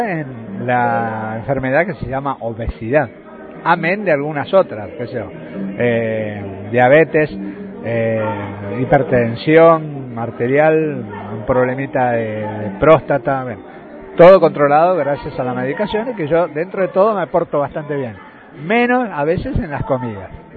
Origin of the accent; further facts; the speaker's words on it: Buenos Aires, Argentina; now in Posadas, Argentina; yo soy misionero por adopción. Yo vengo de Buenos Aires, hace 12 años que estoy acá en Misiones, en Posadas específicamente, y ya me considero un misionero más.